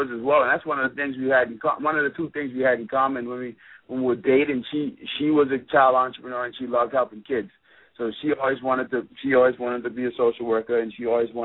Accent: Bahamas; I grew up in the Bahamas

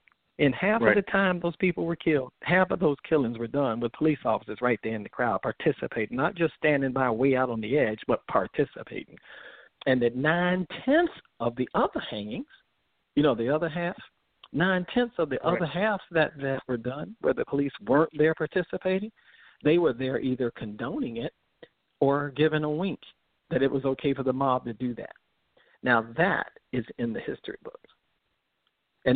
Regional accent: the South, United States; since I grew up in the South

